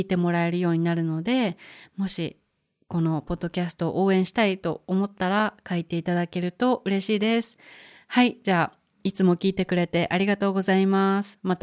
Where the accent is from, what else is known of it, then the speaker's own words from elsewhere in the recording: Osaka, Japan; now in Kyoto, Japan; 私の出身は大阪なので、すぐに大阪の実家に帰ってお父さんの美味しいご飯が食べられるっていうのも、京都を選んだ大きな理由です。